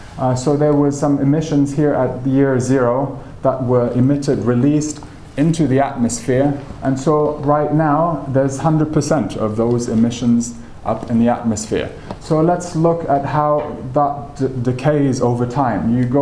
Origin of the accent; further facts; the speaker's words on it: Germany; English is a second language; I'm from Germany, so how they came to own their first vehicle.